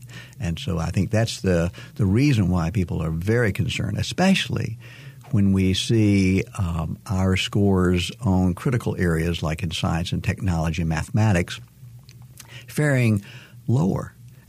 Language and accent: English; North Carolina, United States; as we grew up in North Carolina and we knew the labor of our backs was the road to economic success for most citizens in our state